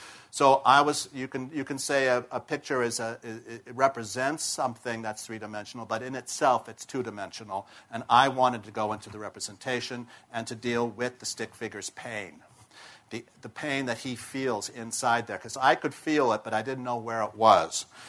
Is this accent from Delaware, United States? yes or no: no; Santa Monica, California, United States; I grew up in Santa Monica. Both my parents were artists.